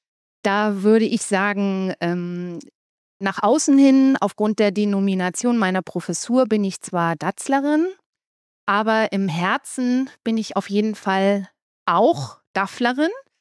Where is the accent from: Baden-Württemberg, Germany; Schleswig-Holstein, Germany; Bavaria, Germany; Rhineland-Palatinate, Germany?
Schleswig-Holstein, Germany; Schleswig-Holstein ist auch mein Heimatbundesland.